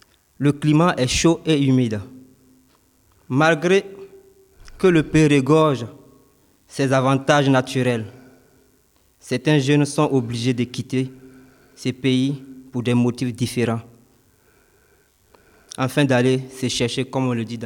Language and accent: French; Côte d’Ivoire; now in France; jeune migrant arrivé en France en 2019. Je viens de la Côte d'Ivoire, pays situé en Afrique de l'Ouest.